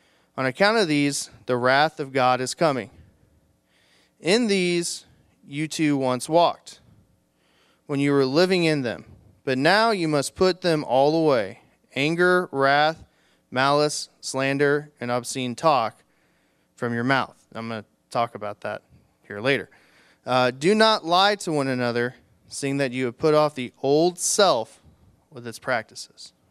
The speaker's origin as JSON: {"language": "English", "town": "Mexico", "country": "United States", "tie": "born or raised there", "said": "I grew up here in Mexico and did not grow up in the church, okay? Went to Mexico Senior High School"}